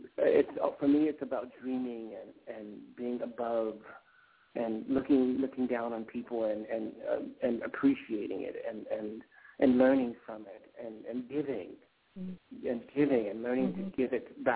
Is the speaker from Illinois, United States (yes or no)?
yes; Chicago, Illinois, United States; I was really young. I'm from Chicago, and I graduated from high school.